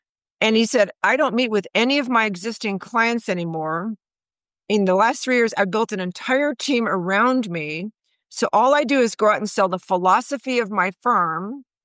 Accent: Dallas, Texas, United States; I'm from Dallas, Texas.

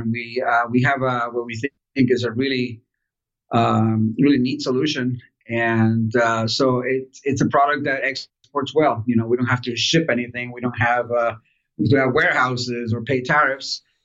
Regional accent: Miami, Florida, United States; also born or lived in Caracas, Venezuela; I left when I was a kid, and my family moved to Florida, to Miami, Florida, where my dad was first worked there as a diplomat. And then eventually in banking. And so we grew up there

